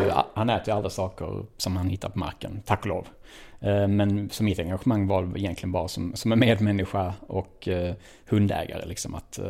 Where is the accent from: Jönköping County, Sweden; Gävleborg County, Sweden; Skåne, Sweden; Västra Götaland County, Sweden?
Skåne, Sweden; Malmö; född och uppväxt i Malmö